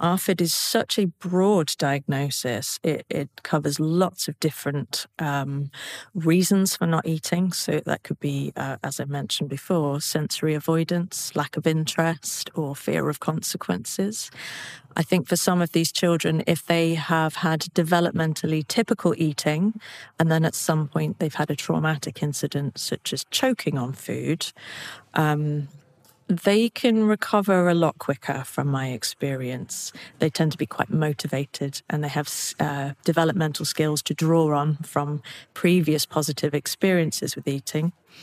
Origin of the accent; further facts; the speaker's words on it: England, United Kingdom; I grew up in England in the 90s